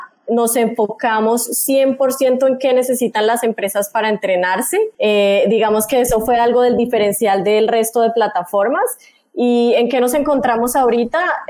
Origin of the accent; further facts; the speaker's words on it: Bucaramanga, Santander, Colombia; les cuento un poco, tengo 33 años, soy bumanguesa, soy de Colombia, mi sangre viene de emprendedora, o sea, nací con esa pasión por emprendimiento